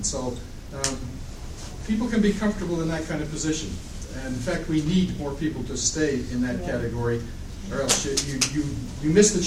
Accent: Albuquerque, New Mexico, United States; from Albuquerque, New Mexico.

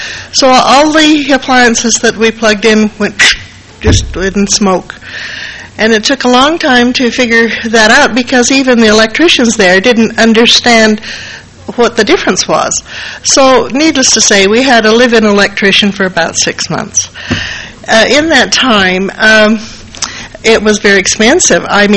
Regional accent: Canada; I was raised in Canada, and there were none in our community.

